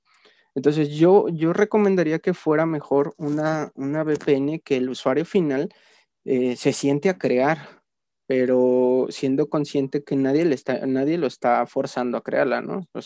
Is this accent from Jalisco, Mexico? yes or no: no; Mexico City, Mexico; de hecho también soy de Ciudad de México, más que ahora vivo en otro lado